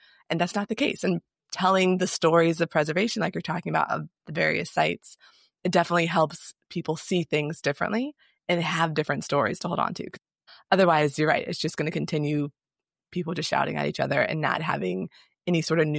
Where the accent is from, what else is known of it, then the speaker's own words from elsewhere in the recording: Virginia, United States; Sorry, my mind is blown because I'm from Virginia.